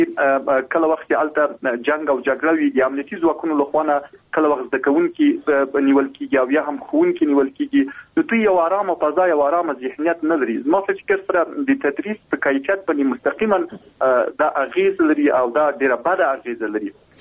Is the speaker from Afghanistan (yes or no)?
yes; Logar, Afghanistan; موږ د خپل د لوګر ولایت یم